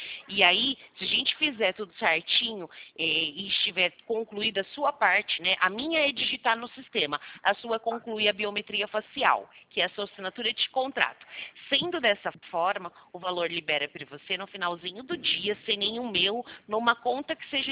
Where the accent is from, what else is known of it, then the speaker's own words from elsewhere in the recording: Americana, São Paulo, Brazil; eu sou de Americana, do lado de Campinas.